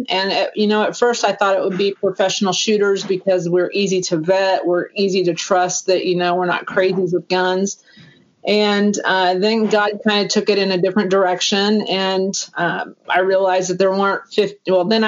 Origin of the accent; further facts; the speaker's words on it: Tulsa, Oklahoma, United States; I'm from Tulsa, Oklahoma, but our joke is that we do laundry and taxes in Tulsa because my husband and I are both professional shooters.